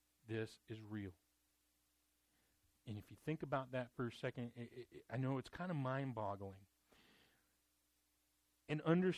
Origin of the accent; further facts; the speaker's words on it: North Carolina, United States; I'm from North Carolina. They're rednecks and they drink.